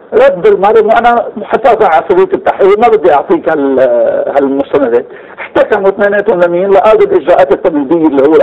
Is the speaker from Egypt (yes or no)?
no; Lebanon; انه سوريا ظلت تتعنى لنا كلبنانيين انه هاي المحكمه هي اداه لتغيير النظام